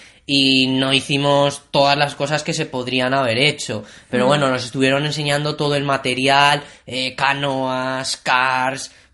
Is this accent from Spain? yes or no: yes; Castilla-La Mancha, Spain; Nosotros somos de La Mancha, tenemos que tirar para la tierra.